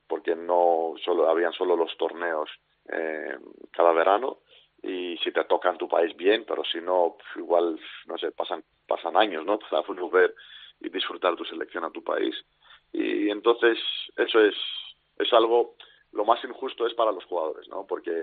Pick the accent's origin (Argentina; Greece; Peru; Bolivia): Greece; Spanish is a second language; now in Spain; porque lo digo porque soy griego y sé en Grecia y en general en Israel también